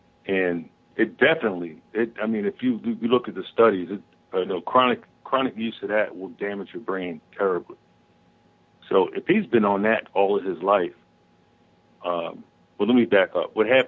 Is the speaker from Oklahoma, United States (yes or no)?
no; Philadelphia, Pennsylvania, United States; I grew up in Philadelphia. I've been reading that paper and New York Times my whole life.